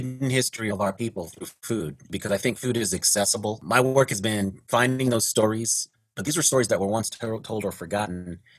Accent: Denver, Colorado, United States; I grew up in Denver, Colorado, which probably lost me with street cred with a lot of people.

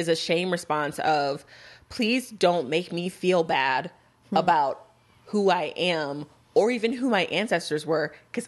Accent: Texas, United States; I'm from Texas.

